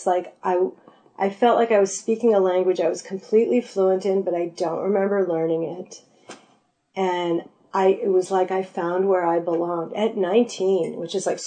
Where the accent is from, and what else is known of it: Chicago, Illinois, United States